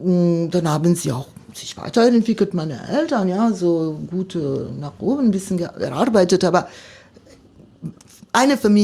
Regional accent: Milan, Lombardy, Italy; German is a second language; Ich bin Mailänderin, komme ich aus der Stadt Mailand. Seit Generationen sind wir Mailänder.

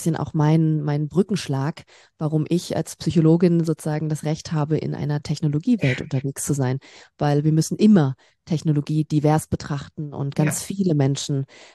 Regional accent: Berlin, Germany; now in Stuttgart, Germany; Ich komme aus Berlin ursprünglich, also eine Berliner Stadtgöre. Ich liebe auch die Großstadt und bin somit eigentlich immer irgendwo in Städten unterwegs, wenn es um meinen Wohnort geht. Jetzt gerade zurzeit in Stuttgart.

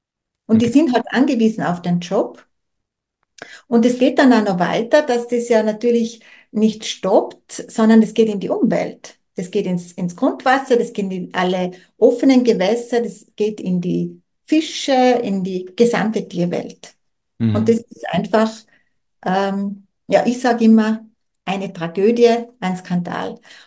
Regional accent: Tyrol, Austria; Ich weiß das von ein paar Biobauern bei uns in Tirol.

